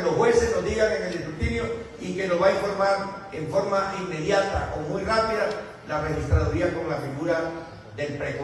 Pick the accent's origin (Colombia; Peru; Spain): Colombia; Somos los colombianos los dueños de las elecciones.